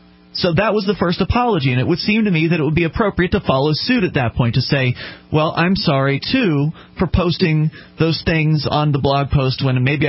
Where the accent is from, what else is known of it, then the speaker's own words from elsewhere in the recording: the South, United States; I grew up in the South.